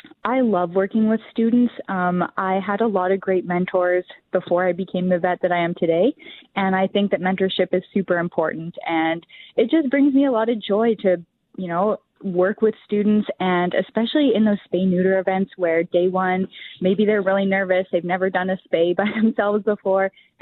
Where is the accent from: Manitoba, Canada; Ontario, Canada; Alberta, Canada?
Alberta, Canada; Calgary; I grew up in Calgary, Alberta, so nowhere near Old Crow.